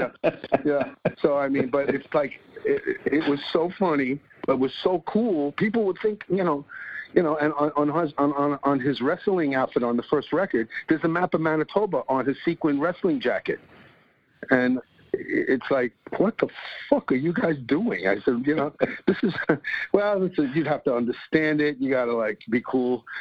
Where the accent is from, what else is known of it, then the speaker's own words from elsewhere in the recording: Bronx, New York, United States; Well, it was from my childhood growing up in the Bronx, and we would play, pick-me-up stickball, every day in the schoolyard.